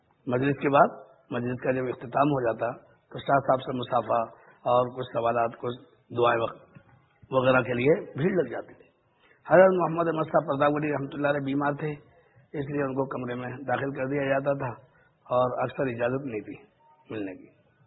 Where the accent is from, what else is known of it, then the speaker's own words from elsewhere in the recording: Bulandshahr, Uttar Pradesh, India; میرا وطن اصل ضلع بلندشہر ہے